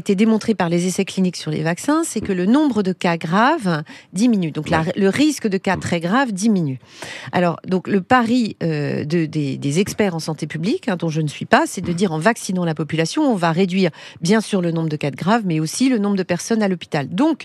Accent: France; Alors, on est français

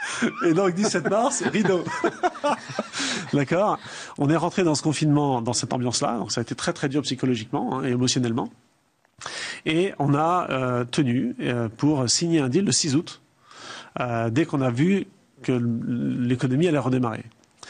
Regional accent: France; parce qu'on est français

